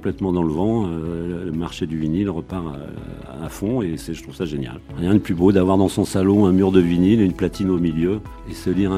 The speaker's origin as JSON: {"language": "French", "town": "Paris", "region": "Île-de-France", "country": "France", "said": "Je suis parisien du 18e, la butte Montmartre, les Abbesses"}